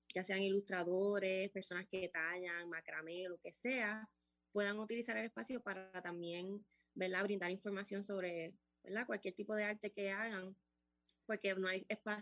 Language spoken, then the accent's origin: Spanish; Aguadilla, Puerto Rico; hace un año abrí un taller aquí en Aguadilla, de donde yo soy